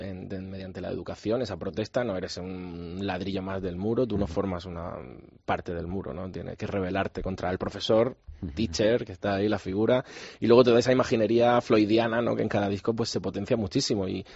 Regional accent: Alicante, Valencian Community, Spain; Porque sabes que soy de Alicante, ¿no?

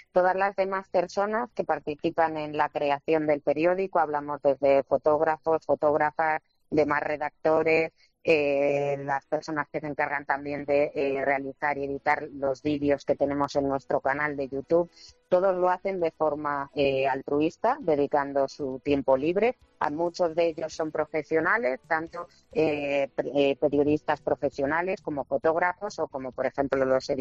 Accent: Madrid, Community of Madrid, Spain; born there; yo nací también aquí en Hortaleza, vivo en Hortaleza

